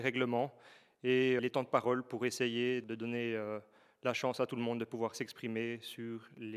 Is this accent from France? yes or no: no; Jura, Switzerland; chez nous en Ajoie.